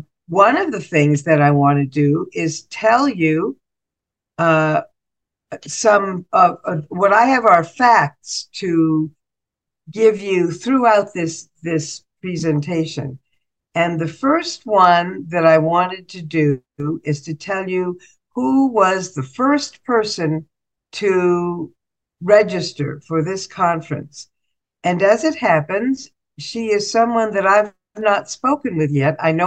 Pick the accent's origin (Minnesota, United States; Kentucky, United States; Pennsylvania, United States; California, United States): Minnesota, United States; Minneapolis; I'm from Minneapolis, Minnesota.